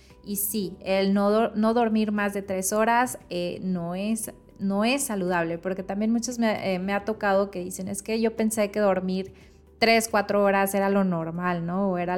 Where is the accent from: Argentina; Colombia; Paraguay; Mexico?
Mexico; soy nutrióloga mexicana certificada en enfermedades neurológicas